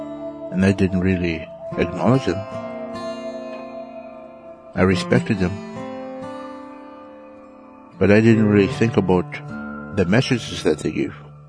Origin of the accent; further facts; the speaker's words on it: Garden Hill, Manitoba, Canada; I'm from Garden Hill First Nation in Manitoba. Garden Hill is approximately 600 kilometers north of Winnipeg. I grew up over there, and I moved around at times.